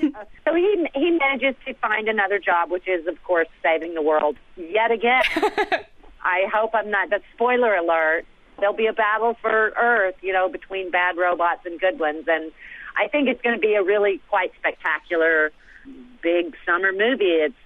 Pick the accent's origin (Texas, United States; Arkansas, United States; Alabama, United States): Texas, United States; I'm originally from Texas.